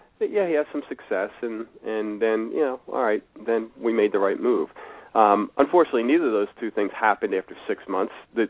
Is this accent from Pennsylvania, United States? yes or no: yes; West Chester, Pennsylvania, United States; And lo and behold, there isn't one in Philadelphia. There's one right in my hometown of Westchester.